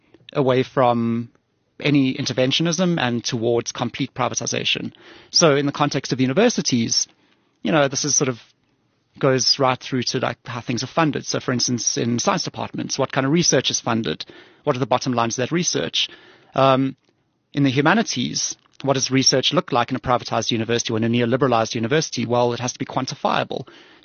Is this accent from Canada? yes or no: no; Johannesburg, Gauteng, South Africa; also born or lived in Cape Town; So, you know, I grew up in Joburg